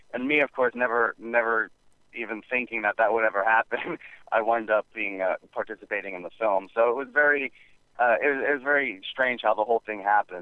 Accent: New Jersey, United States; I'm an actual Jersey boy myself. I grew up in Central Jersey

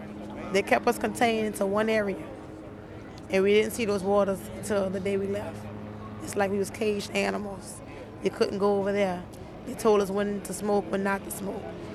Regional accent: New Orleans, Louisiana, United States; New Orleans East, Louisiana.

